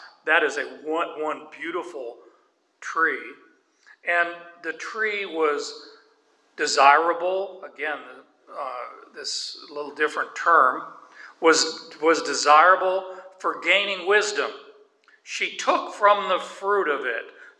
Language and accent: English; Arizona, United States; my experience growing up in Arizona in the desert.